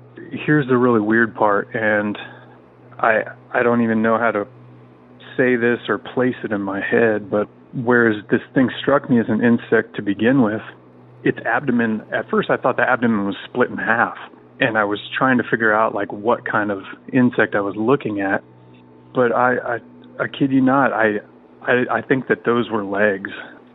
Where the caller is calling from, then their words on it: Washington, United States; Hello, Derek. I'm calling from Central Washington State.